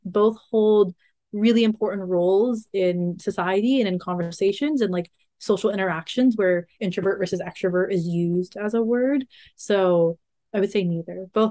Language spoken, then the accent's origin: English; California, United States; But I grew up in Monterey Bay, California. So I grew up by the ocean right next to Big Sur.